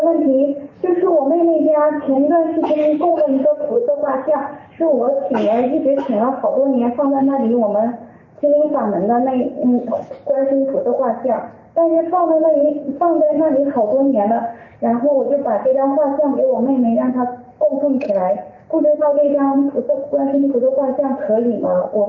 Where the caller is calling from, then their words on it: Brisbane, Queensland, Australia; 我是布里斯班的同修。